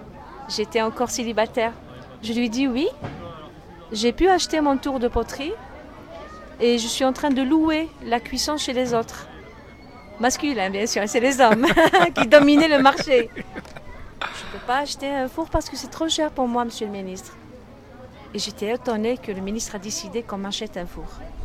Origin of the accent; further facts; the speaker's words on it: Tizi Ouzou, Tizi Ouzou Province, Algeria; now in Oran, Algeria; parce que je suis née à Tizi Ouzou, mariée, maintenant je suis installée à Oran.